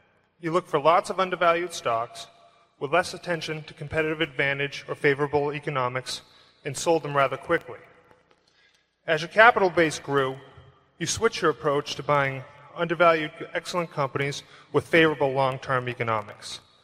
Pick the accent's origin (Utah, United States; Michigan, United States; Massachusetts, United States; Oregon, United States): Massachusetts, United States; Danvers; from Danvers, Massachusetts. That's a town whose band … so generously sent to the Rose Bowl parade last year, so you're a very popular guy in my town.